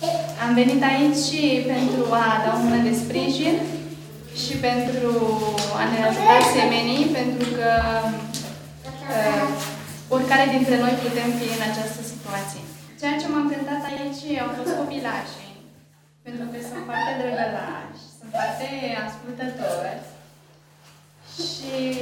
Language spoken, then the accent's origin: Romanian; Zaragoza, Aragon, Spain; Romanian is a second language; sunt din Zaragoza, am venit împreună cu cumnata mea, cu prietenii mei din Zaragoza